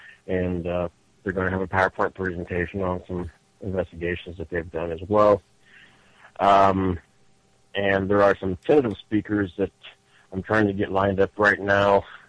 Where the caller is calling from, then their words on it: Ohio, United States; from Ohio.